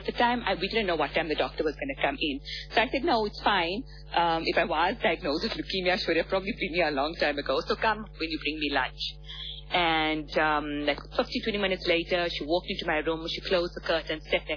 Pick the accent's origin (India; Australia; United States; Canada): India; And being an Indian, I was craving samosas on that Sunday morning at 7 o'clock.